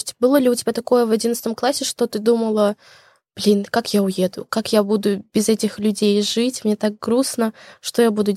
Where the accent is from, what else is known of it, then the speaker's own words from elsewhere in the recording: Orenburg, Orenburg Oblast, Russia; я из Оренбурга. Поэтому, когда мы домой возвращаемся, расстояние между нами совсем не увеличивается.